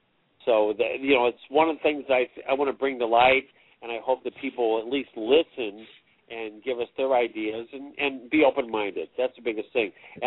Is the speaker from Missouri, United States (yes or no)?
yes; St. Louis, Missouri, United States; now in Springfield, United States; I live in Springfield, Missouri. I'm originally from St. Louis.